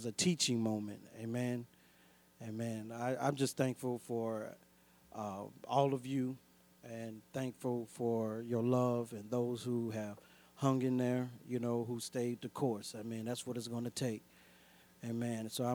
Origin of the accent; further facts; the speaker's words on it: East St. Louis, Illinois, United States; I remember growing up in East St. Louis, I wanted to play baseball like Kevin Riggs.